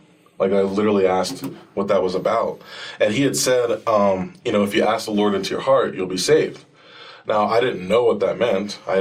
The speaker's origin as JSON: {"language": "English", "town": "Palm Harbor", "region": "Florida", "country": "United States", "tie": "born or raised there", "said": "I grew up in Palm Harbor, Florida. That's actually where I joined the church."}